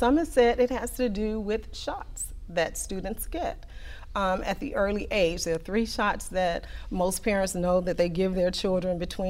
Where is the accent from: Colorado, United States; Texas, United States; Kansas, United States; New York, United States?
Texas, United States; Houston; Born and raised here in Houston, Texas, or a small community outside of the north side. It was called Coralville, Texas. Now it was annexed into Klein ISD area. So now it is now Houston, Texas.